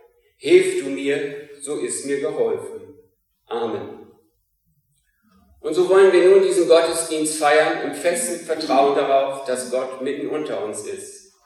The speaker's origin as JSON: {"language": "German", "town": "Filsum", "region": "Lower Saxony", "country": "Germany", "tie": "born there", "lives_now": "Hesel, Germany", "said": "ich wohne seit ein paar Monaten hier in Hesel. Gebürtig bin ich aus Filsum."}